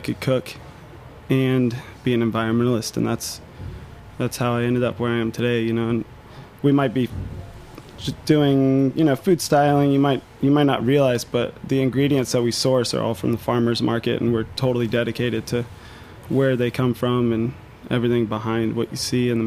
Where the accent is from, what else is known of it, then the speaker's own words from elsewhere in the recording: St. Augustine, Florida, United States; I grew up in St. Augustine, Florida, a little beach town.